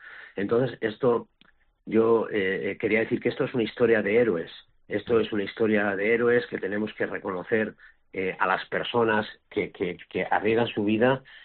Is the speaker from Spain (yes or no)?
yes; Valencian Community, Spain; yo y mi familia, que ya os he comentado que somos valencianos y todos estamos en Valencia